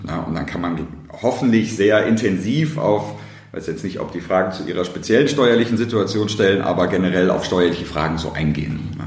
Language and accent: German; Dortmund, North Rhine-Westphalia, Germany; ich komme ursprünglich aus Dortmund, bin da zur Schule gegangen und habe da ein Studium gemacht.